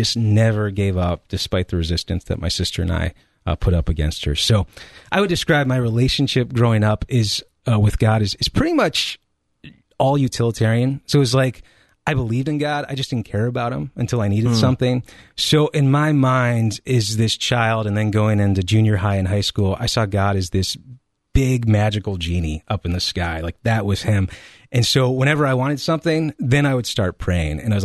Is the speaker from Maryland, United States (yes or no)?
no; Colorado, United States; now in Ohio, United States; Well, I'm originally from Colorado, or what I refer to as the Promised Land.